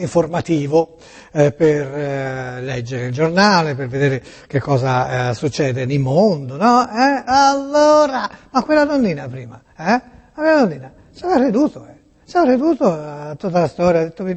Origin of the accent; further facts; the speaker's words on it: Tuscany, Italy; moved away; di origine siamo toscani, sentirà che si parla così, no? Però si abita nel vostro paese qui.